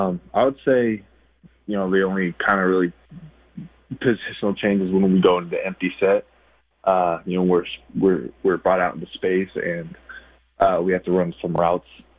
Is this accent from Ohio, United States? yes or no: no; Portland, Oregon, United States; I'm from Oregon. I'm from Portland. So I grew up watching those guys, and they made some amazing plays and did some amazing things at Oregon State.